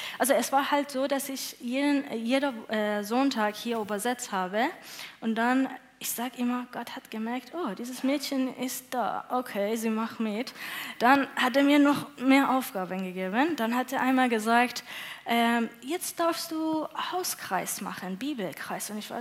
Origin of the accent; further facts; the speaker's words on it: Iran; first language Farsi; German is a second language; Ja, also ich komme aus dem Iran. Meine Muttersprache ist Farsi oder Persian, sagt man auch.